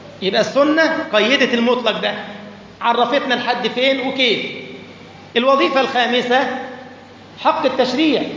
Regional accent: Egypt; والطحال كذلك دم، نأكله، بيسموه الإخوة حلويات عندنا في مصر

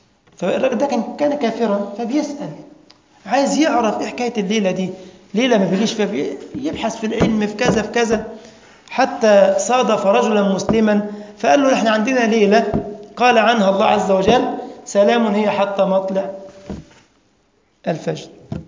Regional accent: Egypt; اللي هي الزبادي عندنا بمصر

